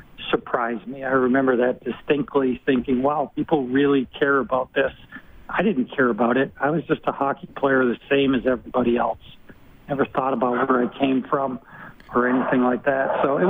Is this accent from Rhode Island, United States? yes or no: yes; Rhode Island, United States; I wasn't a Minnesota player. I'm from Rhode Island.